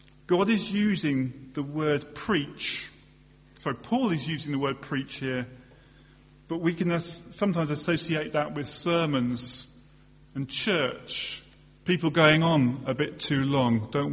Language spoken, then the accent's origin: English; England, United Kingdom; And I ran up to him and vigorously shook his hand, because I'm English